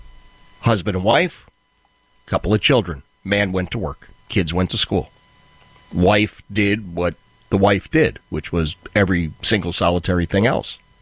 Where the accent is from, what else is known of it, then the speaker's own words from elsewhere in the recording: Philadelphia, Pennsylvania, United States; Labor Day, if you look back, was to salute the sorts of men that I grew up with in Philadelphia.